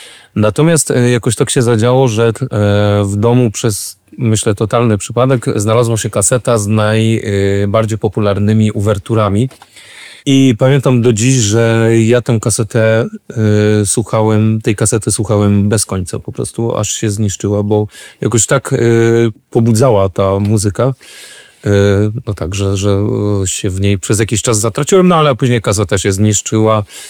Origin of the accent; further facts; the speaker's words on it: Pomeranian Voivodeship, Poland; Wychowywałem się właśnie w Oskowie. Sporą część dzieciństwa spędzałem na kaszubskich wioskach, w Rokitach, w Bochowie. Natomiast do szkoły dojeżdżałem, do Siemierowic.